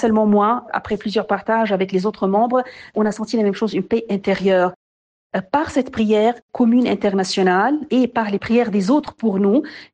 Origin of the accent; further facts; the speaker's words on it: Mount Lebanon, Lebanon; je suis Libanaise, j'ai 45 ans. J'habite dans une région qui s'appelle Hadad, qui est au Mont-Liban, pas très loin de Beyrouth.